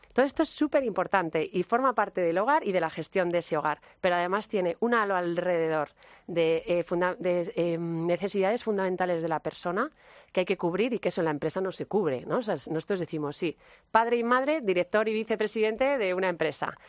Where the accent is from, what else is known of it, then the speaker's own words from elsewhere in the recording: Spain; Sí, a ver, bueno, yo soy española, entonces obviamente...